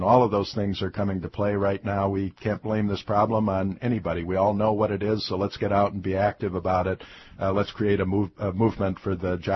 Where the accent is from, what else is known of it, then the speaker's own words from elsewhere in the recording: Minnesota, United States; I know your listeners are big fans of Michelle Bachmann's back in my home state of Minnesota.